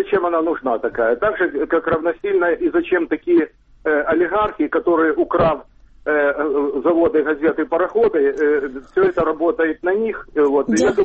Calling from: Dnipropetrovsk, Dnipropetrovsk Oblast, Ukraine; Дніпропетровськ.

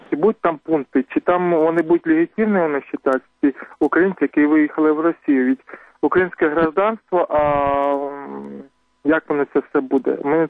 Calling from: Lubny, Poltava Oblast, Ukraine; я з Лубнів.

